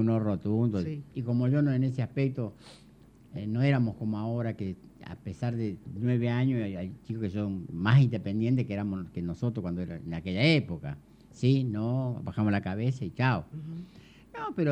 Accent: Brinkmann, Córdoba, Argentina; pero yo soy de Brinkmann.

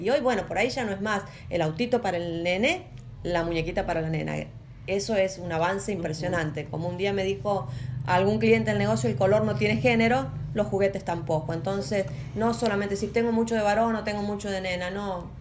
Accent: Brinkmann, Córdoba, Argentina; somos todos ciudadanos de Brinkmann, vivimos en democracia desde 1983

